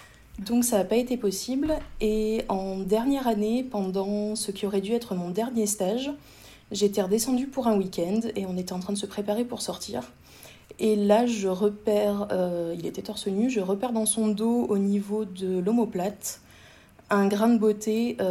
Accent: Provence-Alpes-Côte d'Azur, France; now in Lorraine, France; À la base, je suis originaire de Provence et je me suis retrouvée en Lorraine.

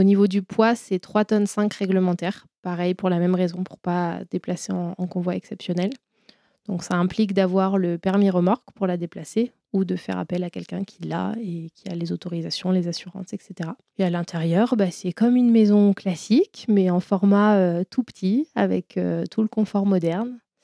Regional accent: Grenoble, Auvergne-Rhône-Alpes, France; parce que moi, je suis originaire de Grenoble. J'ai vécu à l'étranger pendant mes études

